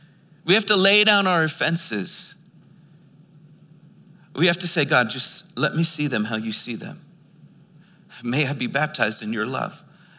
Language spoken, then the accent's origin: English; Philadelphia, Pennsylvania, United States; I'm from Philly.